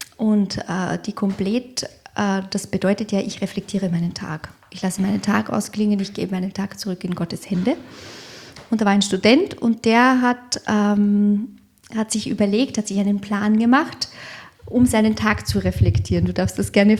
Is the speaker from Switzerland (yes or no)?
no; Austria; als Österreicherin.